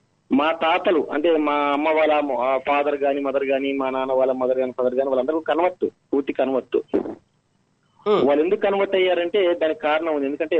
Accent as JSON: {"language": "Telugu", "town": "Bapatla", "region": "Andhra Pradesh", "country": "India", "said": "అయితే మరి బాపట్ల మండలం, బాపట్ల మాది బాపట్లలే, గుంటూరు జిల్లా, ఆంధ్రప్రదేశ్."}